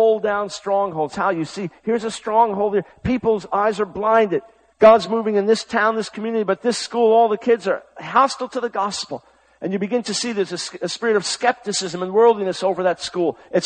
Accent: United States; As an American, they're your sins, they're my sins.

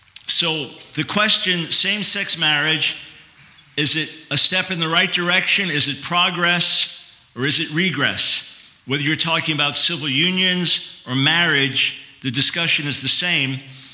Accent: United States; It would be completely arrogant for me to come here as an American and tell you what's best for Faroe Islands.

